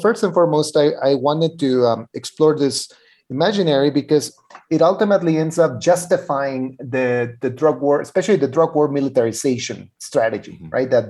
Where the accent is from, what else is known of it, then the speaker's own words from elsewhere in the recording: Ciudad Juarez, Chihuahua, Mexico; including my hometown of Ciudad Juarez, right at the US-Mexico border.